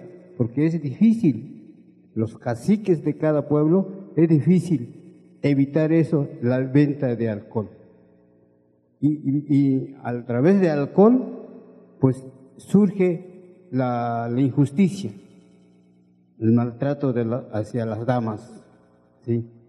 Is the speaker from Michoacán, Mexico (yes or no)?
no; Chenalhó, Chiapas, Mexico; Soy originario de Chenaló y hablo tzotzil.